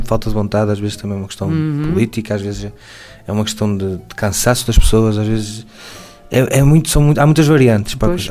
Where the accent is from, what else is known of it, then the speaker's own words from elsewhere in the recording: Viana, Viana do Castelo, Portugal; Eu se me dissesse, eu sou de Viana, eu gosto muito de Viana